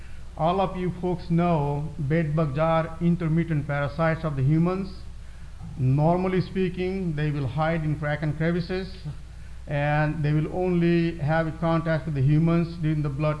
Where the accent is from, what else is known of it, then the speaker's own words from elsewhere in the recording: India; I grew up in India.